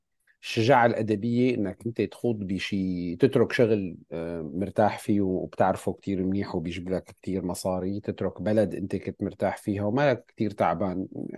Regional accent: Syria; طبيعة ثقافتنا كسوريين هي ثقافة بتحب الضبضبة، تحب التحفظ، تحب الحفاظ على المساحة الداخلية

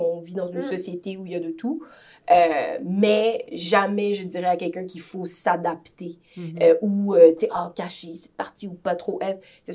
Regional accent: Quebec, Canada; Moi, la terre entière, c'est que je suis d'origine haïtienne. La terre entière, c'est aussi que je suis québécoise, canadienne.

